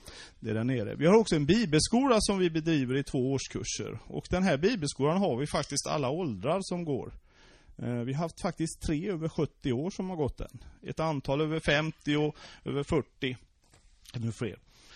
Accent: Västra Götaland County, Sweden; now in Halmstad, Sweden; Och jag är fiskarpojk ifrån Bohuslän, bor i Halmstad sedan 22 år tillbaks.

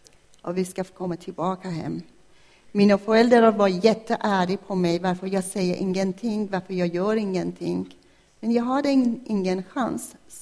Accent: Iran; jag kommer från Iran, från en traditionell familj, en muslims familj.

